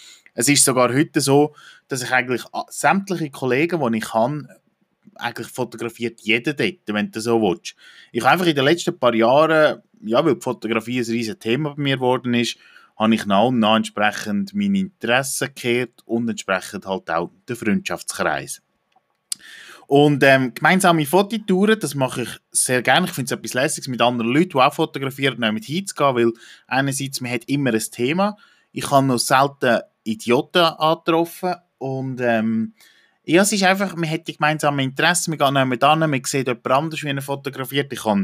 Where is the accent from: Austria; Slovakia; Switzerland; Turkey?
Switzerland; Central Switzerland; ich fotografiere nur in meiner Heimat, sprich auch in der Zentralschweiz, das sind 6 Kantone konkret